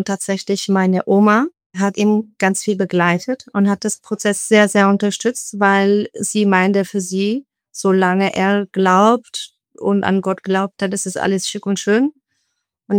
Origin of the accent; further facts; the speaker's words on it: Israel; now in Berlin, Germany; wie schon erwähnt. Ich bin ursprünglich aus Israel, wohne in Berlin seit 10 Jahren.